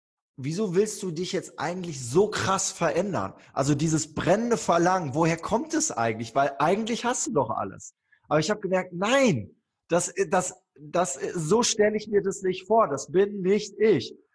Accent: Germany; ich bin behütet aufgewachsen, in Deutschland aufgewachsen

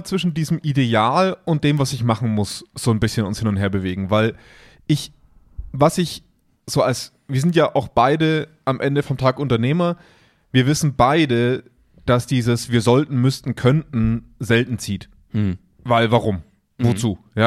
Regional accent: Germany; Und ich bin so als Deutscher, als Mitteleuropäer ja immer so in diesem Zwiespalt zwischen freie Wirtschaft

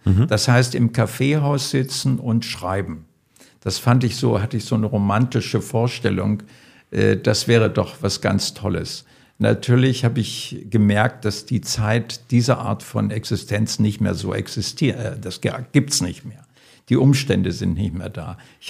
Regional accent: Lusatia, Germany; now in Bremen, Germany; Komme so aus dem Dreh zwischen Cottbus, Bautzen, Görlitz da so her. Dort gibt es eine slawische Minderheit seit über 1000 Jahren. Und aus diesem Zusammenhang stamme ich und bin nach Bremen

